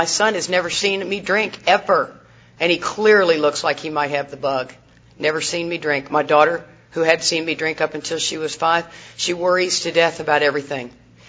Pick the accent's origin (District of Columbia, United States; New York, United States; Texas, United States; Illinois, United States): Texas, United States; Houston; I grew up in Houston, Texas. And so we'd sit in front of the 7-Eleven